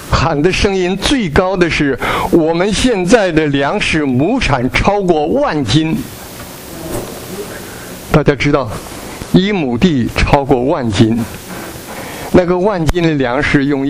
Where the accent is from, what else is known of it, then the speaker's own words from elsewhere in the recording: China; moved away; 我是从大陆来的，上个世纪五十年代的后期，在中国人的讲话里边